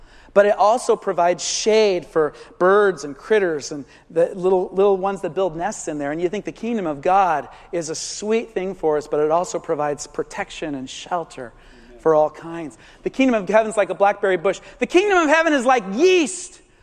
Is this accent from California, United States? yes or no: yes; California, United States; now in Oregon, United States; And when I, as a Californian, moved to Oregon and saw a blackberry bush growing in my backyard, I was so excited.